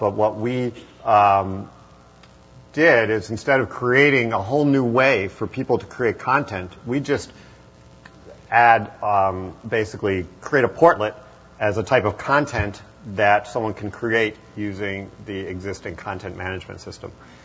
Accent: Ithaca, New York, United States; I grew up in Ithaca. I know about the local stuff

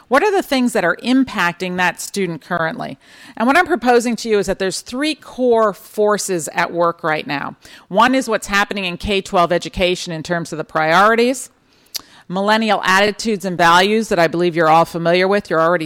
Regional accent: California, United States; and I'm from California, so we talk in terms of seismic and faults.

